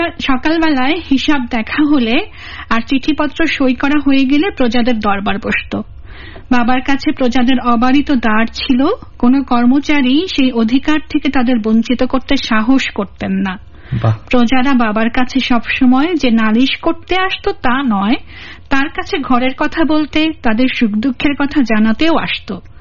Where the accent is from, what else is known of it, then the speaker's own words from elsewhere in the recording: Naogaon, Rajshahi Division, Bangladesh; নওগাঁর কথাটা যখন বলি তখন আমার খুব ভালো লাগে, কারণ আমার দেশের বাড়ি নওগাঁ।